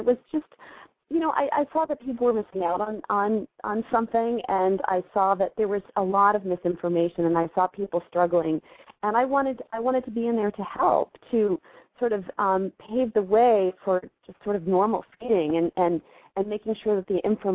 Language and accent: English; the South, United States; I grew up in the South, so I have the longest spelling of my name.